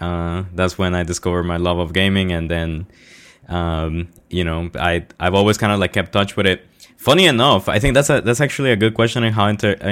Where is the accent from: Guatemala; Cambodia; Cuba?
Guatemala; English is a second language; now in Boston, United States; when I came to the United States, I knew that things were going to be difficult. I was coming from Guatemala, you know, trying to seek for a better life. And, you know, I came to Boston.